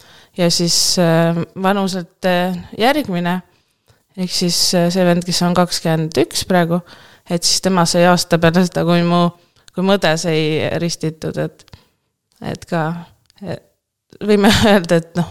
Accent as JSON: {"language": "Estonian", "region": "Hiiu County", "country": "Estonia", "tie": "born or raised there", "said": "ja olen põline hiidlane , isa on hiidlane , ema Tallinnast"}